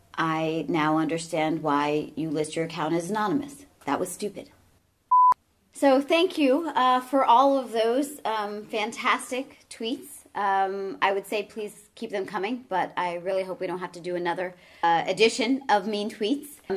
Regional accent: Baltimore, Maryland, United States; also born or lived in Sri Lanka; First of all, I was born in Sri Lanka. I grew up in Baltimore, neither of which are India.

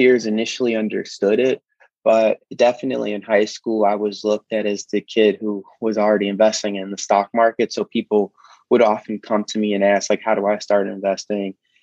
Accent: Chicago, Illinois, United States; I grew up on the south side of Chicago, and I actually attended a public school that had a financial education curriculum.

